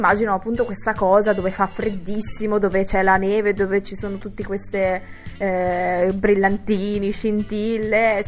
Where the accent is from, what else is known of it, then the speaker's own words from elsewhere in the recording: Bolzano, Trentino-Alto Adige, Italy; sono di Bolzano